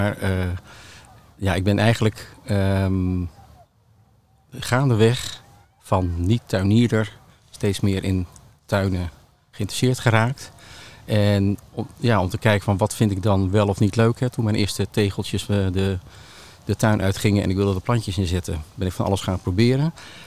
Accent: Utrecht, Netherlands; Ik kom uit Utrecht, dus richting.

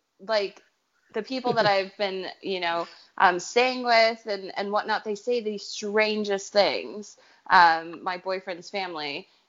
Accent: United States; I don't necessarily say because I'm American, they just sound weird.

